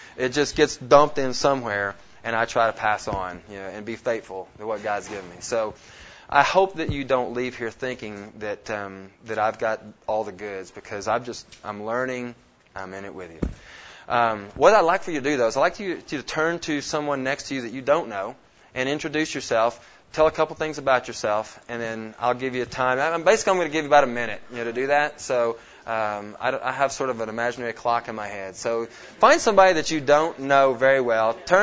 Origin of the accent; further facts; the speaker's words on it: Nashville, Tennessee, United States; now in Pennsylvania, United States; I grew up in Nashville, Tennessee.